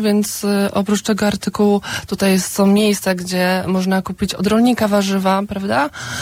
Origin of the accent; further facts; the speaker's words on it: Kraków, Lesser Poland, Poland; ja to jestem akurat z Nowej Huty, więc mówię o tym łąkach nowochuckich, bo mało osób akurat z Krakowa zna ten tereny